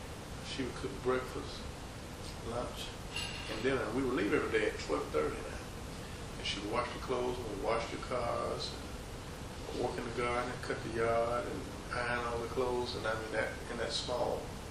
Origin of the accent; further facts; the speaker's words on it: Coahoma, Mississippi, United States; Coahoma, Mississippi, this community.